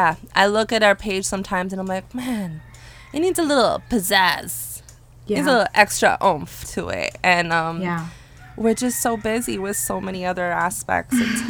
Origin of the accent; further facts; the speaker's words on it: U.S. Virgin Islands; we're connecting with our fellow Virgin Islanders and Caribbean yeah. people. You know, growing up in the Caribbean, we don't have many things that we can call ours.